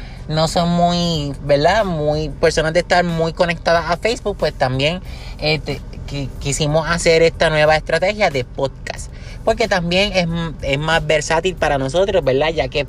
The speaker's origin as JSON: {"language": "Spanish", "town": "Humacao", "country": "Puerto Rico", "tie": "born or raised there", "said": "en una radio de mi pueblo, Humacao"}